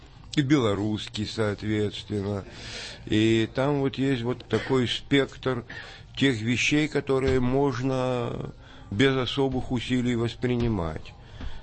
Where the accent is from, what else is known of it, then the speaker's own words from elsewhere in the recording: Ukraine; Я тоже выходец из Украины. Для меня-то никаких трудностей в чтении и слушании украинских поэтов нет.